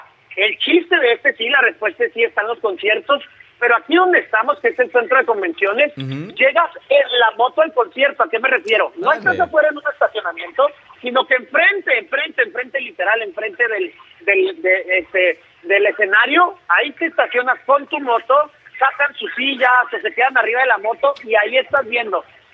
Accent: Chihuahua, Mexico; now in Mazatlán, Mexico; Yo tengo muchos años viviendo a Mazatlán, soy de Chihuahua

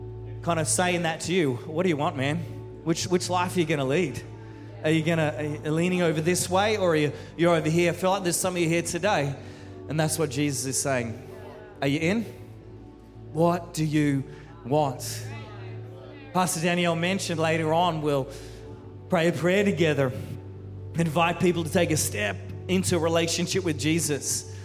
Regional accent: Brisbane, Queensland, Australia; now in Canberra, Australia; I'm a Queenslander. I was born in Brisbane, been living in Canberra 20 years, but Queenslander.

